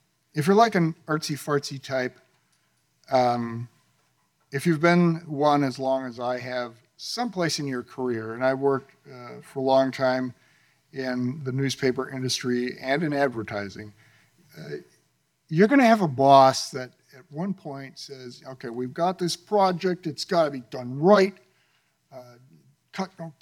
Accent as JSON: {"language": "English", "town": "Grand Rapids", "region": "Michigan", "country": "United States", "tie": "born or raised there", "said": "it happens in my hometown, Grand Rapids, Michigan."}